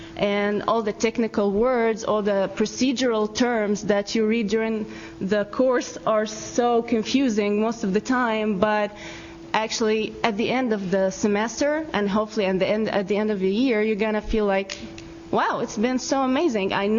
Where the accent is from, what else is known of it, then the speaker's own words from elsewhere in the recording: Egypt; from Egypt.